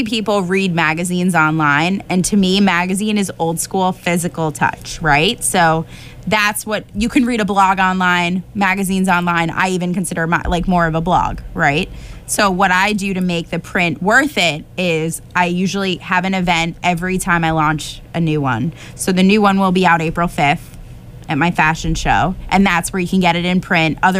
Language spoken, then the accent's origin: English; New York, United States; moved away; when I relocated, I didn't have any media contacts to anywhere, honestly, because I was from New York.